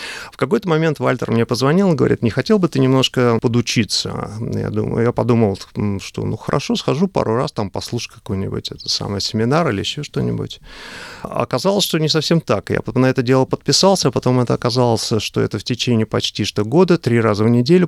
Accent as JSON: {"language": "Russian", "region": "Moscow", "country": "Russia", "tie": "born or raised there", "moved": "as an adult", "lives_now": "Melbourne, Australia", "said": "Я приехал уже достаточно давно в Австралию, 27 лет назад. Сам я из Москвы, прожил первые 29 лет там, и после этого сюда переехал и живу безвыездно в Мельбурне."}